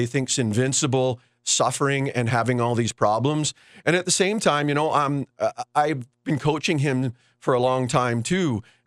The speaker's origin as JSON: {"language": "English", "town": "Winnipeg", "region": "Manitoba", "country": "Canada", "tie": "born or raised there", "said": "I grew up in Winnipeg."}